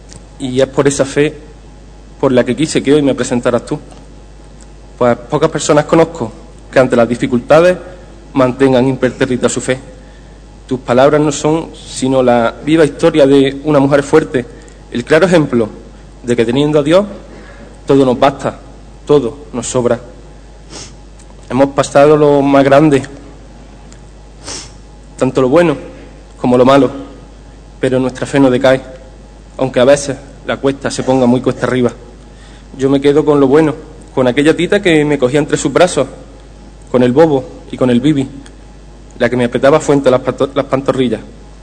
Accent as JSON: {"language": "Spanish", "town": "Priego de Córdoba", "region": "Andalusia", "country": "Spain", "said": "Soy de Priego, y mucho que voy a contar que no sepáis ya"}